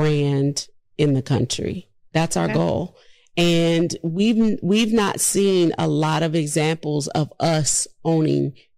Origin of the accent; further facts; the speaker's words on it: New Orleans, Louisiana, United States; I'm from New Orleans. I'm a New Orleans girl through and through.